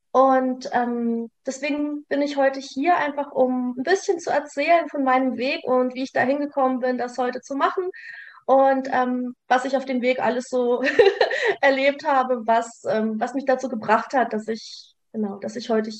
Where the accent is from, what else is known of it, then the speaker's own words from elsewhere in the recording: Gottenheim, Baden-Württemberg, Germany; also born or lived in Ukraine / Russia; ich bin 37 Jahre alt. Und ich komme aus dem Örtchen Gottenheim bei Freiburg im schönen Südbaden in Deutschland. Ursprünglich gebürtig komme ich allerdings aus Russland, beziehungsweise bin in der Ukraine geboren, bin mit 6 Jahren nach Deutschland ausgewandert.